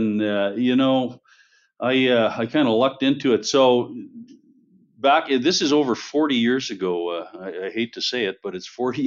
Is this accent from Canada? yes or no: yes; Saskatchewan, Canada; I'm from Saskatchewan. My father was a Mountie, a Royal Canadian Mounted Policeman. And so we lived in many communities in Saskatchewan.